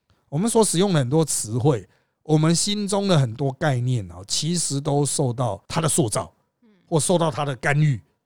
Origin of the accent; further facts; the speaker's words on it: Taiwan; 我们台湾这边人都死了，你还在讲啊？